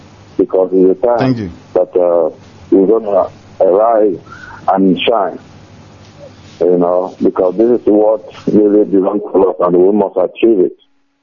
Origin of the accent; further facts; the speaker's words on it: Biafra, Nigeria; I said, oh, I'm from a Biafran. They said, oh, I thought you were from Nigeria. I'm like, no, I'm from a Biafran.